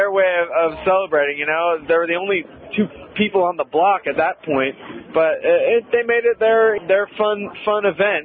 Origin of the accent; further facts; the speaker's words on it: Seattle, Washington, United States; Yeah, so it'll be some time before anybody in my hometown is getting ready to celebrate.